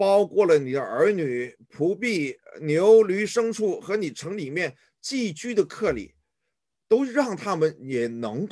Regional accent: China; 我们中国人说的一句话，敬酒不吃，吃罚酒，

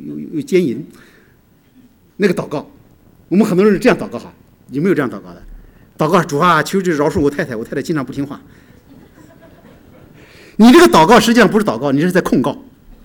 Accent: China; 谁说我们大陆人这个样子是吧？

